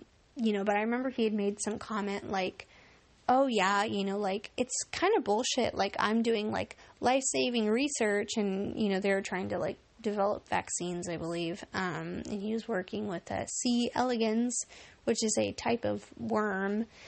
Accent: Seattle, Washington, United States; And he already thought I was a stoner because I was from Seattle and, like, you know, a comedian

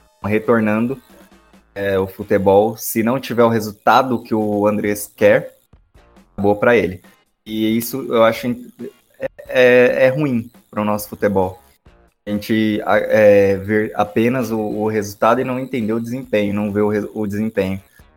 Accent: Brazil; É a nossa identidade como brasileiro é assim, ficar para cima, é ter toque de bola

